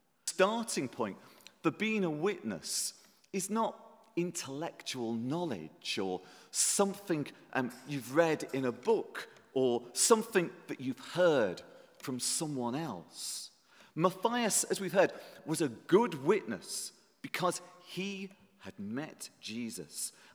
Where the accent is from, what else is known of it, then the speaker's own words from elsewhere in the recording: Liverpool, North West England, United Kingdom; As I've already said, I come from Liverpool and we're very good at arguing.